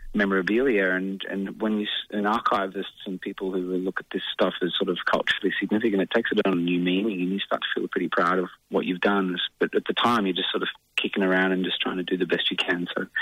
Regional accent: Finley, New South Wales, Australia; Well, essentially, we're three small town kids. We come from Southern Riverina in New South Wales, a town called Finlay

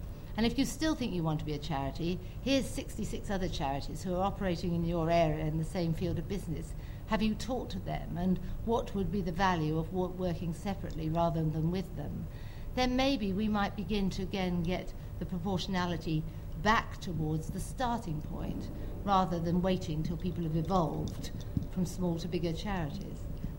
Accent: United Kingdom; being British, we were very passionate about what we did

